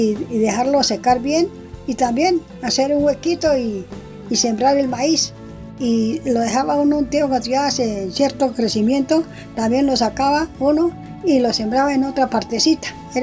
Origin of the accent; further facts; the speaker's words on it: La Vega, Cundinamarca, Colombia; born there; Nací en La Vega, Cundinamarca. Y mi acercamiento a las plantas fue porque pues, nosotros somos campesinos.